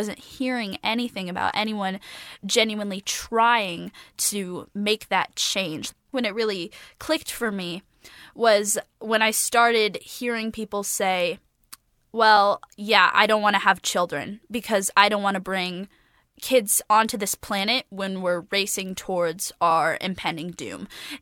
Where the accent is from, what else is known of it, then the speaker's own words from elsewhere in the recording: Florida, United States; So I'm from Florida and I care about the ocean a lot because I mean we go back all the time to Florida.